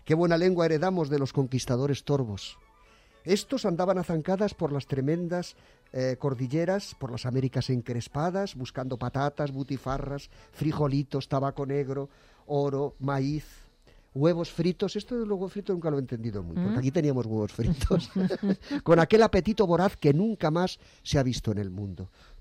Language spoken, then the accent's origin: Spanish; Torrelaguna, Community of Madrid, Spain; Estuve el otro día cerca de mi pueblo, en Torlaguna